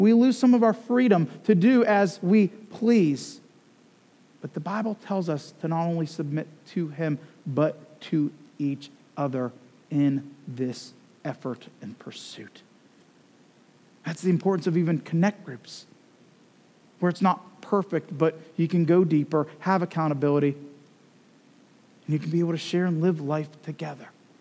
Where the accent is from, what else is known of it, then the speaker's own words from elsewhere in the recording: Cleveland, Ohio, United States; now in Lexington, United States; So thank God my kids are growing up in Lexington instead of Cleveland right now.